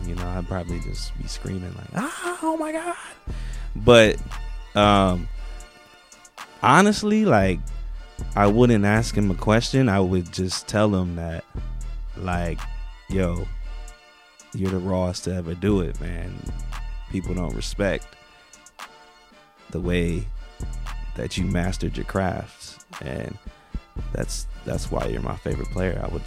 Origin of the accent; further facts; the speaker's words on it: Auburn Hills, Michigan, United States; Well, I'm actually from Auburn Hills. If you guys know anything about basketball, NBA, the Pistons used to play in Auburn Hills at the Palace, and that's where I grew up, right around the corner.